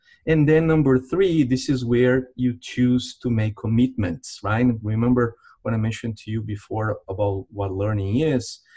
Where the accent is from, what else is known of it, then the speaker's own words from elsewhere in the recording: Brazil; English is a second language; we're both from Brazil originally